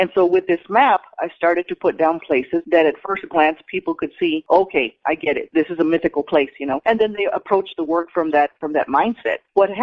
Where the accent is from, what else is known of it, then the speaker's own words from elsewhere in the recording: El Paso, Texas, United States; I'm from El Paso, Texas, where I was born a few days after the assassination of John Kennedy.